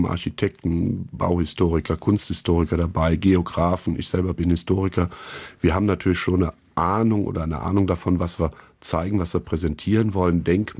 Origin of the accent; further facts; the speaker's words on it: Eifel, Germany; Und zwar, wo ich herkomme, ich komme aus der Eifel, der ist schief wie ein alter Ast.